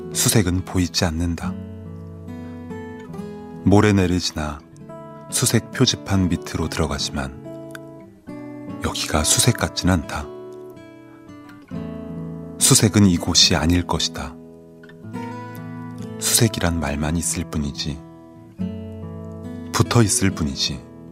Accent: Anyang, Gyeonggi Province, South Korea; 이제 저는 안양 출신인데요. 뭐 어쩌다가 안양을 지나갈 일이 있으면 이제 제가 어릴 때 봤던 골목이나 거리들은 이제 하나도 남아있지 않고요.

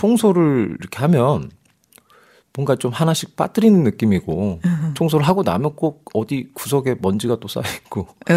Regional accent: Wonju, Gangwon, South Korea; 그리고 제가 고향이 강원도 원주인데 비교적 좀 눈이 많이 오는 곳이죠.

